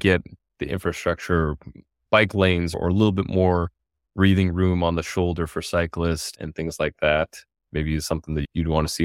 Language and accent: English; Utah, United States; also born or lived in Michigan, United States / Bay Area, United States; I grew up mountain biking in Utah, spent a good time in the Bay Area in California.